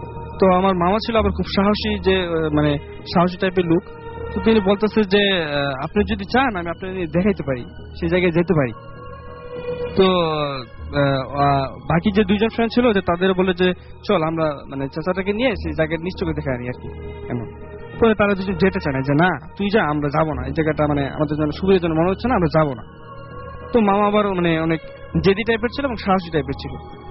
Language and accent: Bangla; Jamalpur, Mymensingh Division, Bangladesh; আমার ঘটনাটা হচ্ছে এই জামালপুর, আমার নিজের জেলা কেন্দ্রিক।